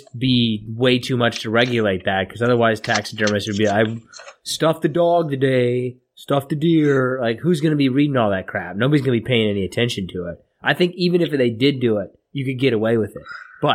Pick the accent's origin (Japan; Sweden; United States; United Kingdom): Sweden; I'm from Sweden.